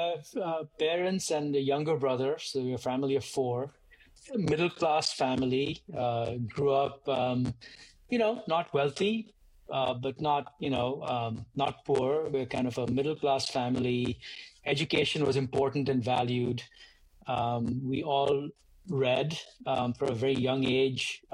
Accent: Kolkata, West Bengal, India; I was born in Calcutta, and I grew up in Calcutta, India, in the 70s and 80s. I was born in 1972.

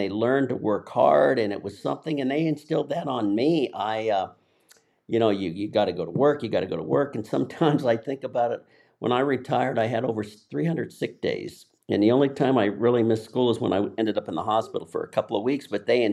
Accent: Denver, Colorado, United States; And where I grew up in North Denver is it was really around the churches.

